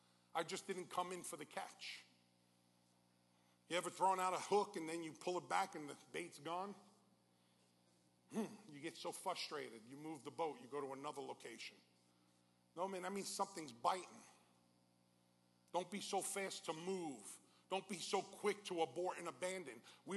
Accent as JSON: {"language": "English", "region": "New York", "country": "United States", "tie": "born or raised there", "said": "So I'm a New Yorker. That's where I'm born and raised."}